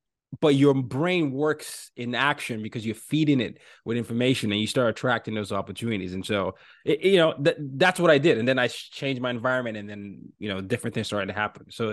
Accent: Lagos, Nigeria; And this reminds me of my hometown, Lagos, Nigeria.

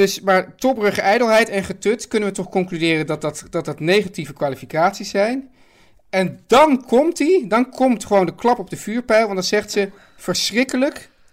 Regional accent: Amsterdam, North Holland, Netherlands; Ja, want jij komt uit Amsterdam-Zuid ik kom van het Prinseneiland.

